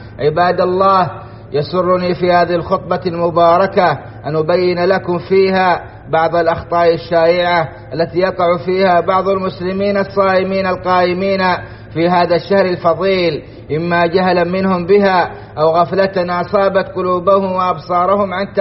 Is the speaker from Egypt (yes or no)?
no; Saudi Arabia